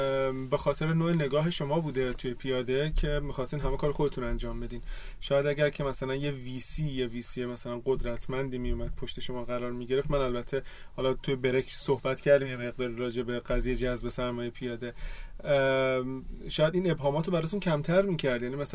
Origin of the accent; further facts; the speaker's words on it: Isfahan, Iran; من یه تجربه‌ای دارم، من اصفهانیم